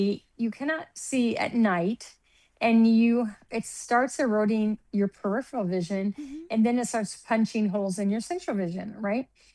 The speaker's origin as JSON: {"language": "English", "town": "Denver", "region": "Colorado", "country": "United States", "tie": "born or raised there", "also_born_or_lived": "Chicago / Minnesota / Kansas City", "said": "I was born in Chicago. My dad worked for IBM. And so we moved around the country to Minnesota, Kansas City, and we finally landed in Denver."}